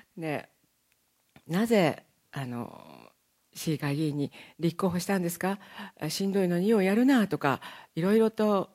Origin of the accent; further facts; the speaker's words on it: Okayama, Japan; 岡山で生まれまして岡山で育ちました。岡山好きなんですね。